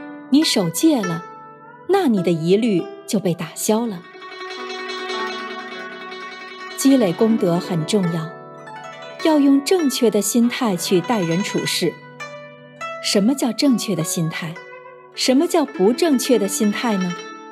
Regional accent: China; 我们中国人经常讲一句话

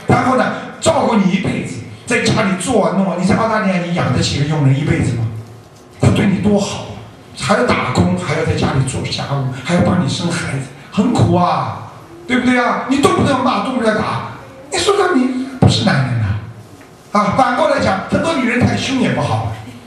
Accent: China; 我们啊，如果说我们中国人说冷静是叫你冷下来

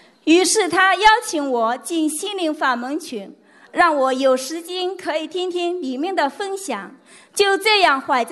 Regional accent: Rome, Lazio, Italy; 大家好，我来自意大利罗马

